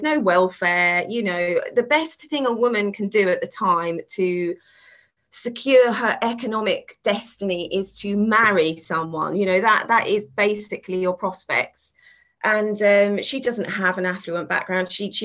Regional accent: London, United Kingdom; moved away as an adult; now in Southampton, United Kingdom; I come from London originally, but about 16 years ago now, moved down because of work to Southampton.

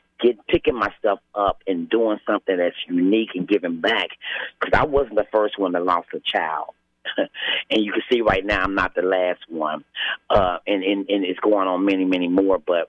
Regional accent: Kansas City, Missouri, United States; Boy, I've been born and raised in Kansas City all my life. I love my community.

